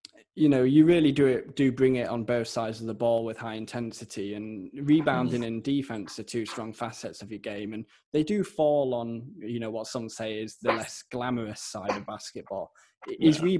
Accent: United Kingdom; now in France; I mean, I'm currently in France at the moment, and I'm British. I don't speak French amazingly

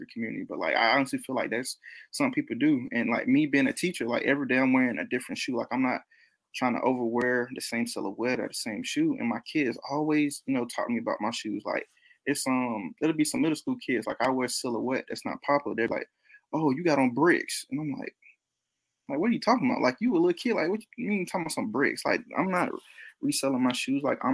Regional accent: Georgia, United States; so I'm from South Georgia, so I used to go to Jack's because my mom from she from there.

